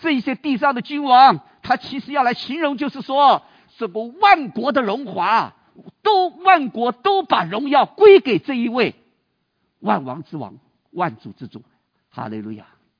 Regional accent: China; 我们中国人在这个是唐朝吗？

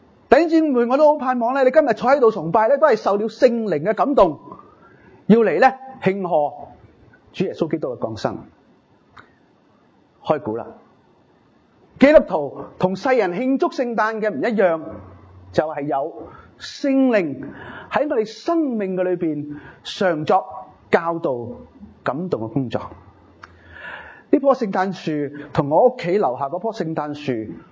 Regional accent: China

